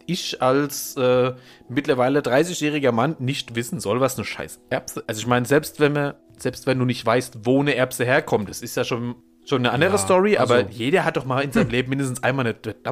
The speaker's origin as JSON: {"language": "German", "region": "Bavaria", "country": "Germany", "said": "Bei uns in Unafranke sind die grün."}